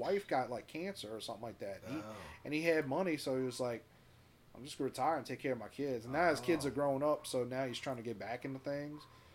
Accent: Westwego, Louisiana, United States; he lived in Harahan. I grew up in Westwego, you know

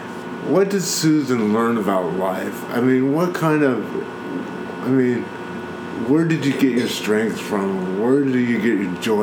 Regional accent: Harrisburg, Pennsylvania, United States; You know, I grew up in Harrisburg. I just, you know, had these terrible experiences with racism at 6 years old.

